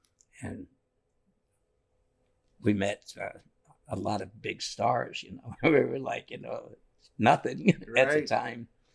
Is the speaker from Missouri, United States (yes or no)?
no; New York, United States; now in Venice, United States; Well, like I said, I'm from New York.